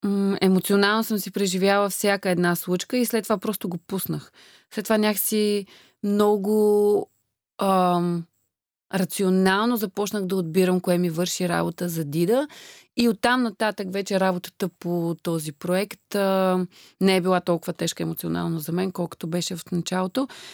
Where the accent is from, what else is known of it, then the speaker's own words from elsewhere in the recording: Plovdiv, Plovdiv Province, Bulgaria; аз съм израснала, нали, в Пловдив